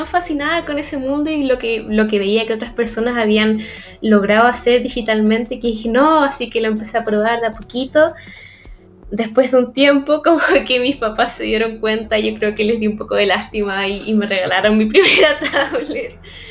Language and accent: Spanish; Santiago, Santiago Metropolitan Region, Chile; Yo soy de Santiago de Chile, en Latinoamérica.